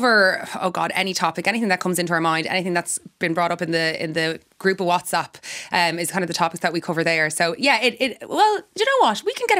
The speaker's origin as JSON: {"language": "English", "town": "Lucan", "region": "County Dublin", "country": "Ireland", "tie": "born or raised there", "also_born_or_lived": "Galway", "said": "I'm from Lucan in Dublin. Yeah, I was born in Galway, but I moved to Dublin at about 5 weeks old. So I'm a blow-in, I suppose. But yeah, I'm raised completely bilingual at home"}